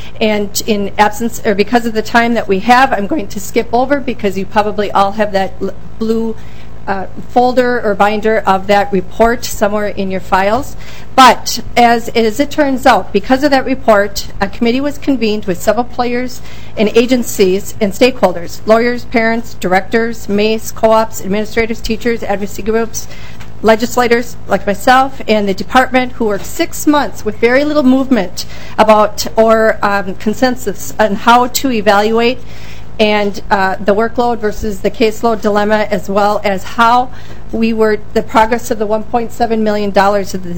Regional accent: Willmar, Minnesota, United States; greetings from your relatives in Wilmer, Minnesota. They send hello and wish you well. So, I am from Wilmer. I am a Wilmer Public School teacher of 30 years.

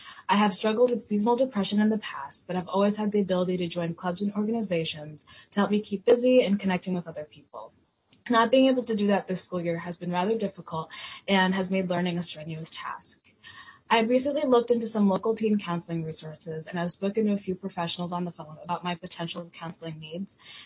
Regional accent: Kenya; born there; I was born in Kenya into a culture where discussing topics like mental health was looked down upon.

